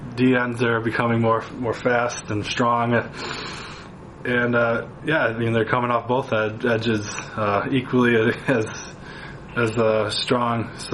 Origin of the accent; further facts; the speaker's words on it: Midwest, United States; I grew up in the Midwest here, and, I grew up watching the Lions my whole life.